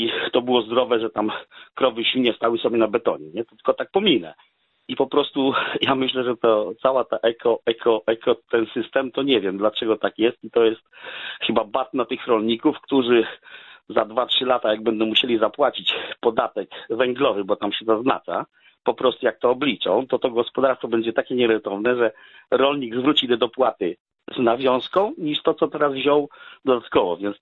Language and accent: Polish; Lublin Voivodeship, Poland; Ja jestem z Lubelskiego, ale akurat pracuję trochę w Norwegii.